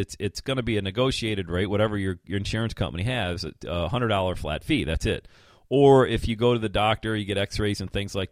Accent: Bradford, Pennsylvania, United States; born or raised there

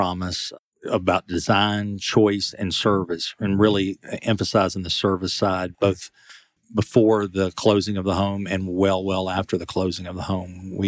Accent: Atlanta, Georgia, United States; I grew up here in the Atlanta area, went to the University of Georgia

